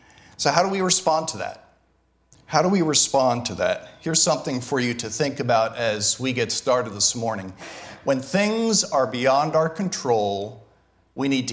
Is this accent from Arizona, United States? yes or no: no; New Jersey, United States; we were going to go back up to my home state of New Jersey, my home church.